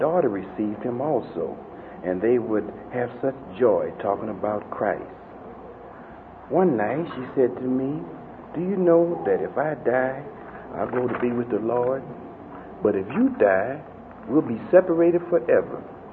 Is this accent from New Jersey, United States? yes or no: no; Chicago, Illinois, United States; I was born in Chicago, and I'm the youngest of three children. I was raised by my grandmother, but there was little love in our family.